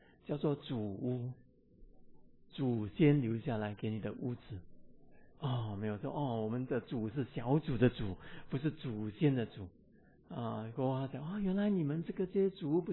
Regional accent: Singapore; 其实我们新加坡人邀约他们进来，他们心中很感动的。

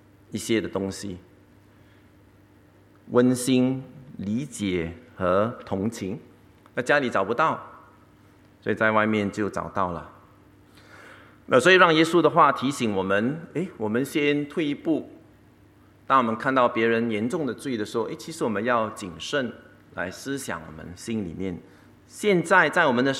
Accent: Singapore; 我是新加坡人嘛

